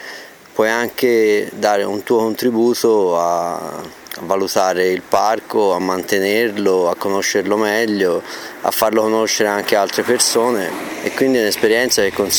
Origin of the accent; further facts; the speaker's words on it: Florence, Tuscany, Italy; ho 48 anni e sono di Firenze.